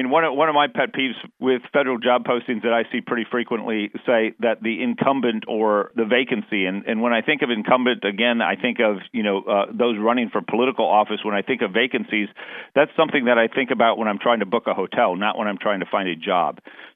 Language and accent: English; Wisconsin, United States; It doesn't make a lot of sense, for instance, to do college university visits in my home state of Wisconsin